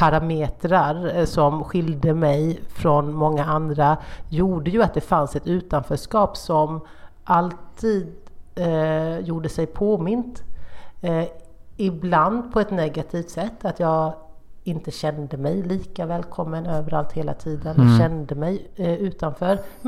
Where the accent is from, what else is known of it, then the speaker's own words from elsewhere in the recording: Hårda, Jönköping County, Sweden; Min dialekt kommer från Hårda.